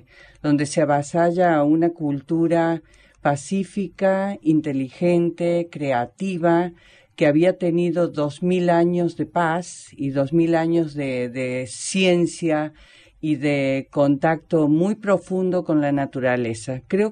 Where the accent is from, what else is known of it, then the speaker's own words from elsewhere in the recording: Villa María, Córdoba, Argentina; also born or lived in Las Varillas; now in Mexico; Nací en Las Varillas y al año y medio mi familia fuimos a vivir a Villa María.